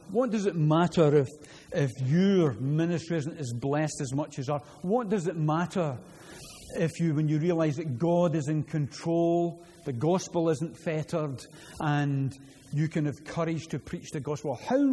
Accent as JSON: {"language": "English", "town": "Glasgow", "region": "Scotland", "country": "United Kingdom", "said": "I love my country. I'm Scottish, I'm a Glaswegian. I love my country."}